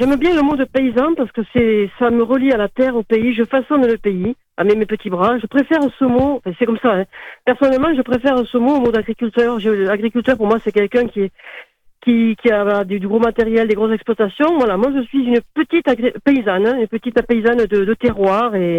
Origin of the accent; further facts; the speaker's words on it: Nouvelle-Aquitaine, France; accent: south-west French; quand on reconnaissait l'accent du sud-ouest, forcément, on me disait que je venais du Pays Basque.